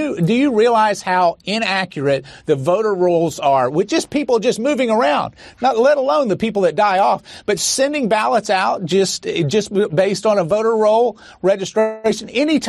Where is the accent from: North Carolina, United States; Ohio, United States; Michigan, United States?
North Carolina, United States; if my home state of North Carolina.